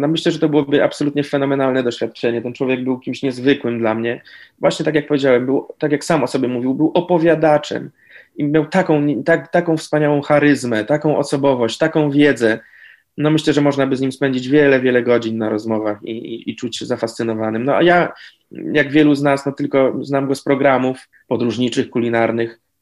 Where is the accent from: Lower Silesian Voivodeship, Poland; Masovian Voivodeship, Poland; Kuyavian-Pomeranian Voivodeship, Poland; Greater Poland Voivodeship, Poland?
Lower Silesian Voivodeship, Poland; Wrocław; no ja kocham koszykówkę, wychowywałem się we Wrocławiu, jestem wrocławianinem